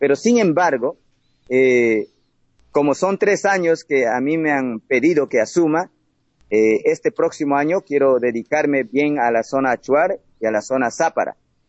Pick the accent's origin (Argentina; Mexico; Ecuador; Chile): Ecuador; y no solo dejar de a los partidos políticos, sino también como ciudadanos ecuatorianos.